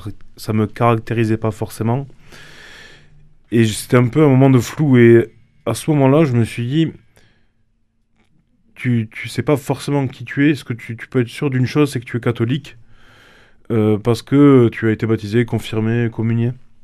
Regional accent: Toulouse, Occitanie, France; j'étais dans des groupes de prières et de formation dans le Poland de chez moi, à Toulouse.

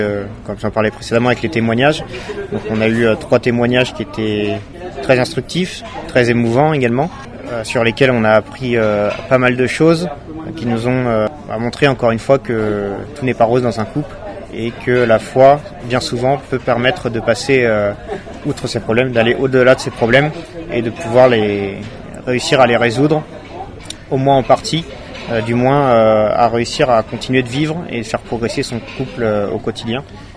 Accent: Angers, Pays de la Loire, France; now in Pau, France; je suis à Pau depuis 2020, je suis originaire d'Angers, j'ai 31 ans

